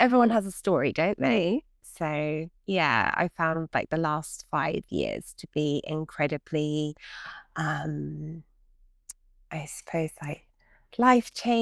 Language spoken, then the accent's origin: English; London, United Kingdom; I grew up in London